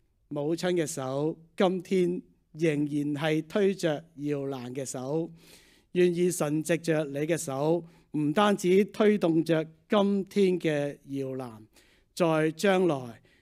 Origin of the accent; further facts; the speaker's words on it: Beijing, China; born there; also born or lived in Hong Kong; 翻去祖國讀咗大學，所以我喺北京出世啦